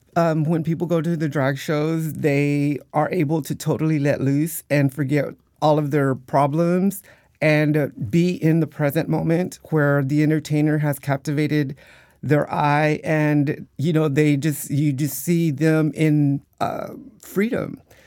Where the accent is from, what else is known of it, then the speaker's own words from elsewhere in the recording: Dallas, Texas, United States; I'm from Dallas originally, in Dallas, Texas